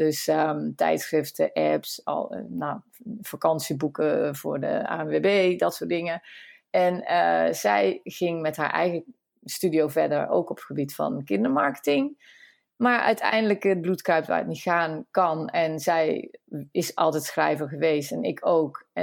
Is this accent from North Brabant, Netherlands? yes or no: yes; North Brabant, Netherlands; En wij zijn een vrij grote familie in een klein dorpje in Brabant.